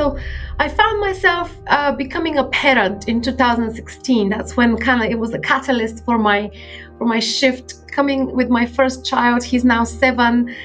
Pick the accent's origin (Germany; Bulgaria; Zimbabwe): Bulgaria; moved away as an adult; I was born and raised in Bulgaria, actually, in the 80s in Bulgaria